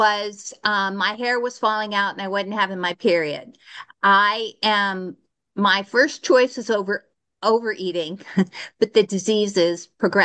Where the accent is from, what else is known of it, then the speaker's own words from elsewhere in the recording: Texas, United States; I grew up in Texas. I had a little tiny mama and a great big daddy.